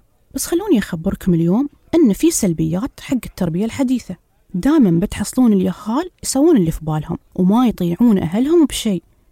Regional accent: United Arab Emirates; في بلادنا الإمارات

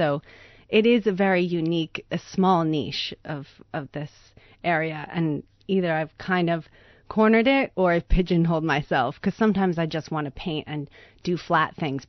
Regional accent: New York, United States; So I'm from New York, but my mother's English, so every summer she would bring me over to England

